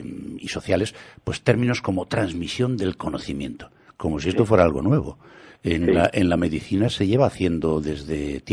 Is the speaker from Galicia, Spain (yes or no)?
yes; Galicia, Spain; Es que los gallegos somos como los de Bilbao, nacemos donde nos da la gana.